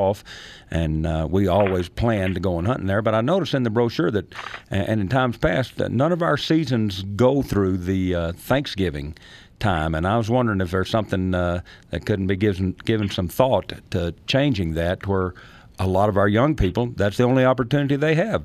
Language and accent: English; Texas, United States; I grew up down in Texas, and our seasons, you know, ran from September 1st all the way through January 31st.